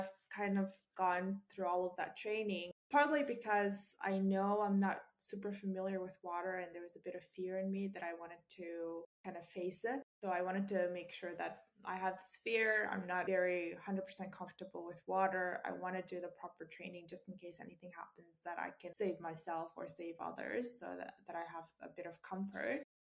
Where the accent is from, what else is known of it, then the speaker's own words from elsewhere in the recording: Mongolia; English is a second language; And when I said I'm from Mongolia, it's a landlocked country, so we're not really familiar with the water and everyone's scared of it. And I think I saw the ocean for the first time when I was maybe 16 or, yeah, 16.